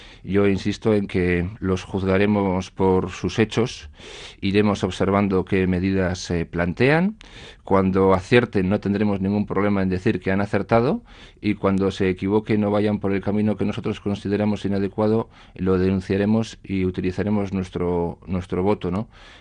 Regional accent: Basque Country, Spain; Nos perjudica no como vascos, insisto, sino como ciudadanos

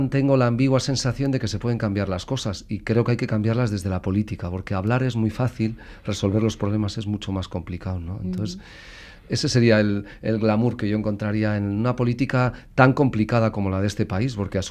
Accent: Basque Country, Spain; los vascos, caristios, bárdulos y autrigones, somos muy de tribus

